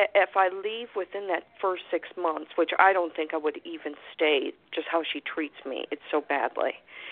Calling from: Florida, United States

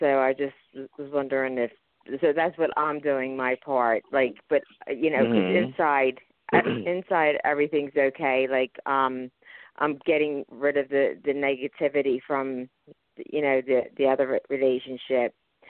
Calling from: Pennsylvania, United States; I'm calling from Pennsylvania.

